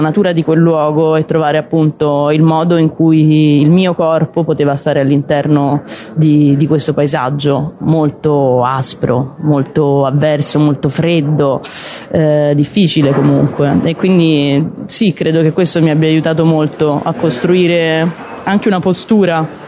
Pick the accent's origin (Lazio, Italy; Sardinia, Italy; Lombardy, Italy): Lazio, Italy; Rome; Io non vengo dalle montagne, vengo da Roma, quindi devo dire che mi ha aiutato molto l'ambiente.